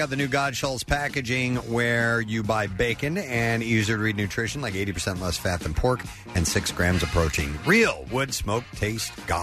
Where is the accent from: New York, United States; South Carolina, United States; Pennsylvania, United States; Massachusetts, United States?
Pennsylvania, United States; Lansdale; now in Fort Benning, United States; I'm from the Lansdale area